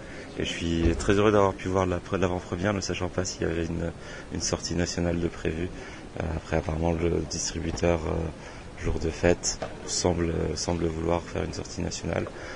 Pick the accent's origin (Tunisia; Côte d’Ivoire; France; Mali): Tunisia; moi-même étant tunisien, et en grandissant en Tunisie